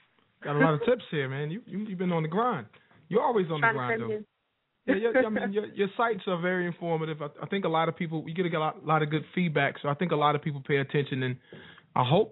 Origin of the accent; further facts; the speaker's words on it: the South, United States; You know, I'm from the South, man. Y'all know how I talk.